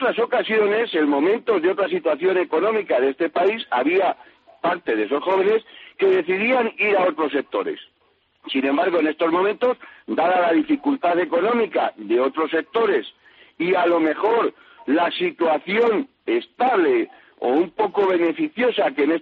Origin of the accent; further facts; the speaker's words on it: Lerigos, Castile and León, Spain; En la provincia de Palencia, eso es.